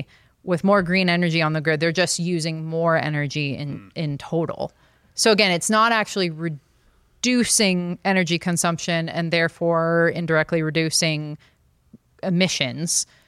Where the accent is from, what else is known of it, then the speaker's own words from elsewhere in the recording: California, United States; I'm from California. I still have a Bay Area phone number